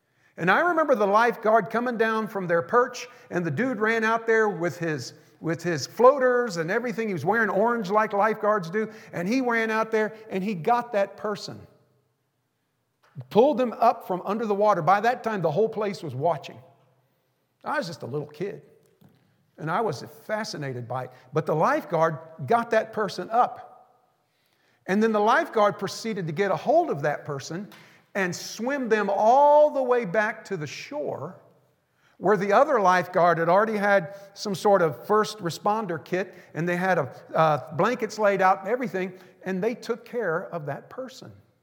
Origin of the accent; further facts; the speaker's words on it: Tampa, Florida, United States; Many of y'all knew I grew up in Florida. I was raised in Tampa. Florida is a state that is surrounded on three sides with water.